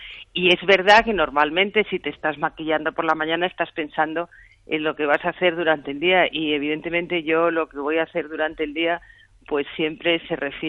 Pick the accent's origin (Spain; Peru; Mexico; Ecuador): Spain; Yo tengo que decir que a mí para España, para como española, me gusta que esté una española en la alcaldía de París